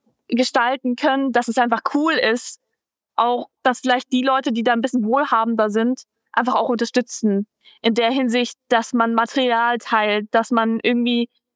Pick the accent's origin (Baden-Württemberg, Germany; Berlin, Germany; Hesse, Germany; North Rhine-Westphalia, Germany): Baden-Württemberg, Germany; Tübingen; ich komme auch aus Tübingen